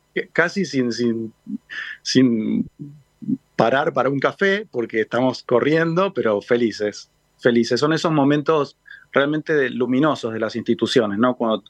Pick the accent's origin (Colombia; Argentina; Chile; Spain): Argentina; Entre Ríos; yo soy de Entre Ríos, ¿no? O sea, que conozco eso.